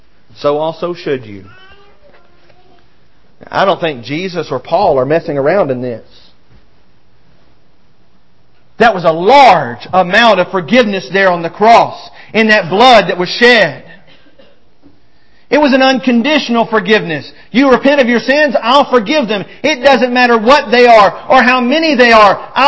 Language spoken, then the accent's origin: English; Mississippi, United States; also born or lived in Alabama / Arkansas; I spent from the age of 3 to the age of 25 in a racially divided portion of the country. I grew up in Mississippi and Alabama and Arkansas.